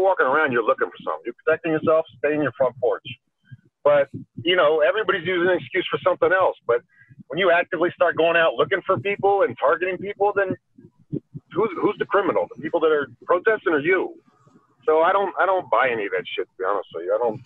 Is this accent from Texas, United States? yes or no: no; Philadelphia, Pennsylvania, United States; I came from Philadelphia in the 80s, which was about as racist as you can get.